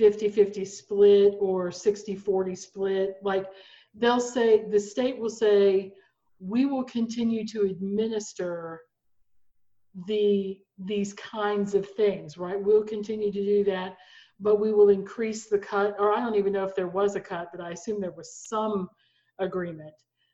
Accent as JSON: {"language": "English", "region": "Oklahoma", "country": "United States", "tie": "born or raised there", "said": "no, I'm an Oklahoman, right? I was born in Oklahoma, I'm raised in Oklahoma."}